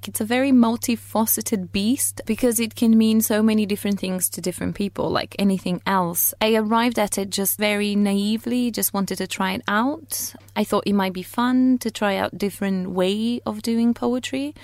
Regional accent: North Macedonia; English is a second language; now in England; I come from Macedonia, but also I come from an Aromanian family. Aromanians are a group of people across the Balkans. They have, like, some people think, Latinized background.

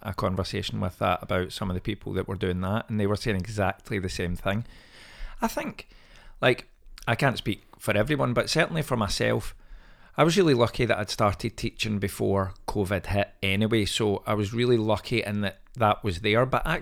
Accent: Pollokshields, Scotland, United Kingdom; until 7, 8 years old was happy as Larry. So I was born in Pollock Shields, and I went to Pollock Shields Primary and loved it.

